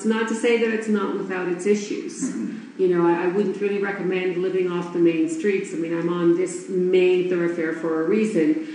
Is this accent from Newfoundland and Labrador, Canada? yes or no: yes; Newfoundland and Labrador, Canada